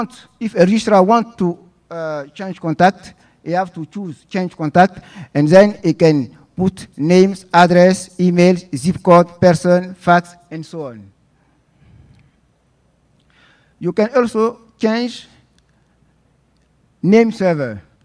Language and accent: English; Côte d’Ivoire; from Ivory Coast, .ci CCTLD manager.